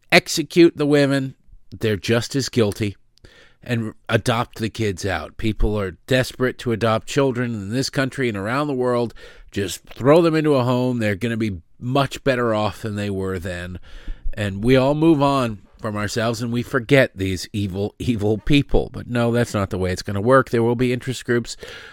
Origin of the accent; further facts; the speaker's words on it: Detroit, Michigan, United States; I grew up in Detroit.